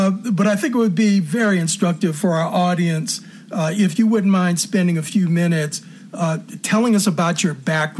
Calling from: Bellingham, Washington, United States; I'm calling in from Northern Washington State, up in Bellingham, about 20 miles from the Canadian border.

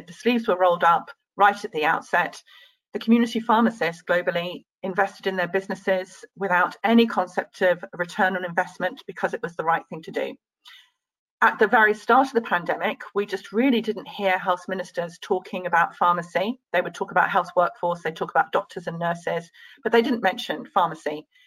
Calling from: London, United Kingdom; Today, Jonathan, I'm beaming in from London in the United Kingdom, which has been my main base since March 2020, with a couple of forays into The Hague every now and then.

